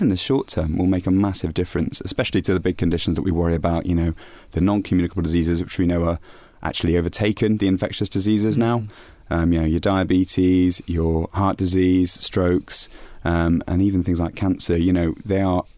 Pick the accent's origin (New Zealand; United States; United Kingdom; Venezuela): United Kingdom; Bristol, South West England; now in Bath, United Kingdom; I grew up in Bristol